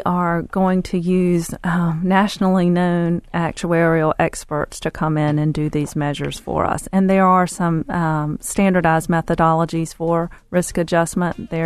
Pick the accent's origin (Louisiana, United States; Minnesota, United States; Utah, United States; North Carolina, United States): North Carolina, United States; I'm from Eastern North Carolina, the land of barbecue and sweet tea, and so we have lots of diabetes and cardiovascular disease and things like that.